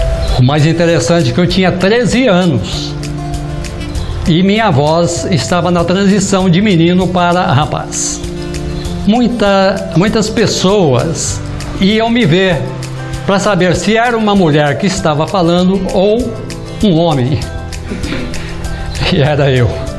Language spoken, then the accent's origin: Portuguese; Capinópolis, Minas Gerais, Brazil; Nasci e me criei aqui em Capinópolis.